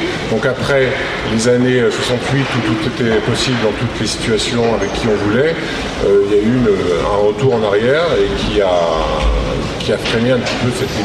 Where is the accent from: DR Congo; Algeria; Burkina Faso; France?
France; Grenoble, Auvergne-Rhône-Alpes; nous sommes de Grenoble.